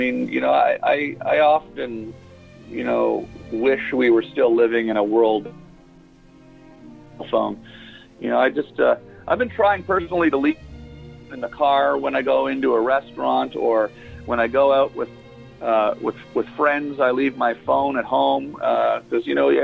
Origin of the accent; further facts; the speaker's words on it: Canada; I'm Canadian, so I try not to weigh in on politics too much.